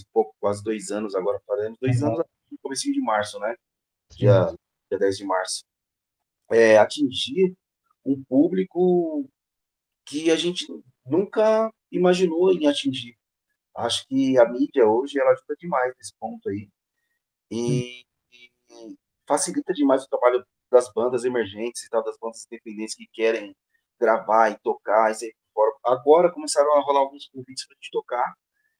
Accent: São Paulo, Brazil; Eu nasci aqui em São Paulo, nasci em 81, né?

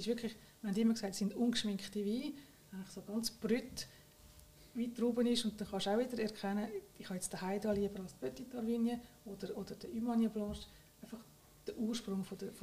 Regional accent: Switzerland; sind wir Schweizer Weltmeister

